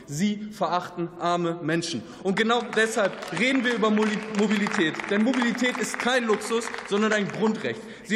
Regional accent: Lower Saxony, Germany; Als Niedersachse kenne ich diese Realität nur zu gut, wenn der Bus zweimal am Tag fährt und der Arztbesuch eine halbe Weltreise entfernt ist.

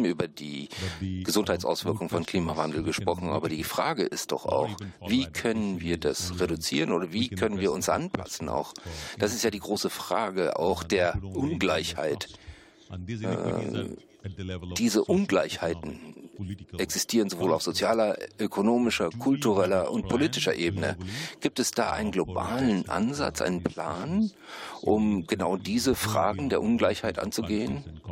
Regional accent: India; Ich komme aus Indien

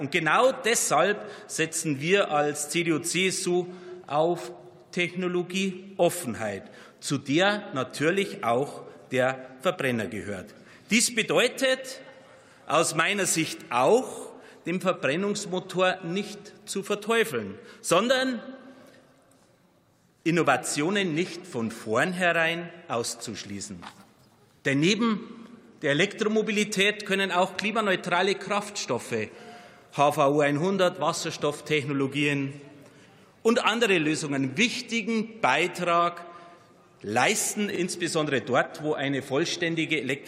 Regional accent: Bayerbach, Bavaria, Germany; Verein historischer Fahrzeuge Bayerbach in meinem Heimatort

